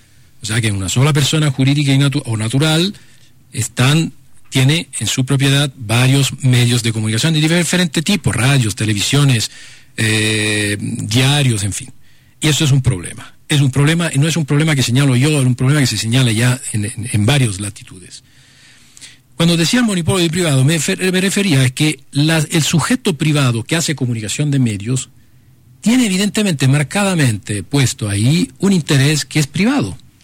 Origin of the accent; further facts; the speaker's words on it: Ecuador; moved away as an adult; soy ecuatoriano desde hace muchos años también, tengo 28 años de vivir acá, yo que vengo de un país en donde hubo primero medios públicos